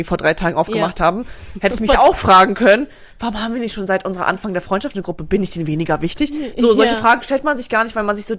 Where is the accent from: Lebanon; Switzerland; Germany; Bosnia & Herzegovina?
Bosnia & Herzegovina; ich komme aus Bosnien